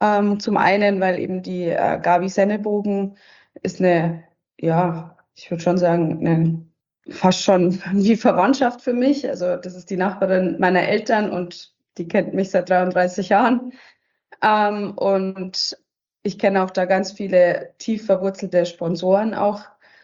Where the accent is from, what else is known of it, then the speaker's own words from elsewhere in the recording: Straubing, Bavaria, Germany; Ja, ich bin aus Straubing.